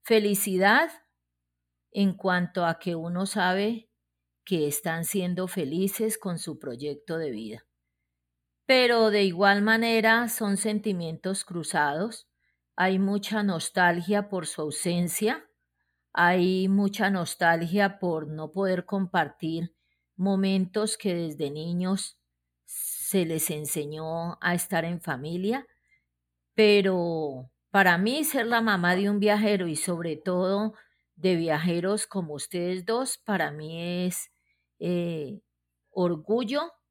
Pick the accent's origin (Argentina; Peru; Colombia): Colombia; Palmira, Valle del Cauca; soy de Palmira Valle. En este momento pues ya tengo 60 años bien vividos